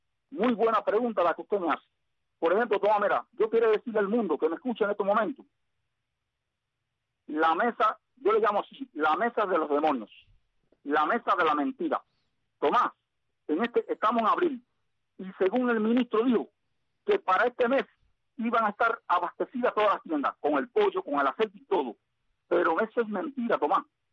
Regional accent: Cuba; Somos los cubanos sinceros.

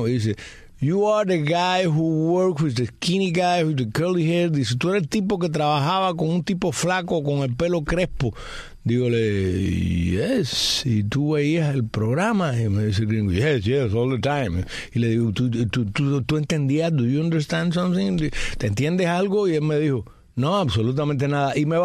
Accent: Cuba; como somos los cubanos, que tú sabes que somos muy aguachosos y fombalíos.

